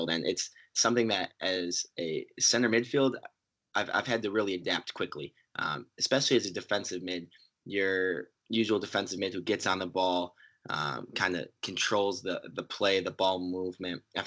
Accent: Midwest, United States; I mean, growing up in the Midwest, we know that the demand for soccer increases every year.

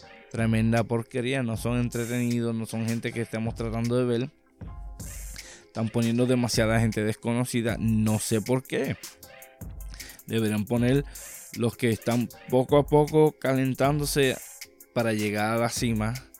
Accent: Puerto Rico; no lo digo porque yo soy a boricua también

